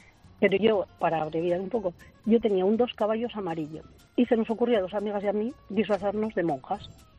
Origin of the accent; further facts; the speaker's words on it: Arnedo, La Rioja, Spain; porque yo soy de Arnedo, de La Rioja, y allí antes los carnavales eran muy buenos